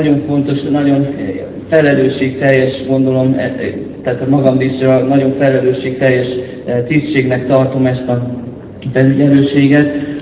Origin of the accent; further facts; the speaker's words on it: Pilis, Pest, Hungary; Pilisen növekedtem, nevelkedtem